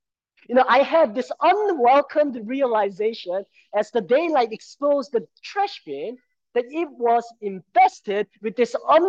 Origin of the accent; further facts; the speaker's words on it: Cambodia; And I grew up in Cambodia, one of the poorest countries, experienced a lot of different things.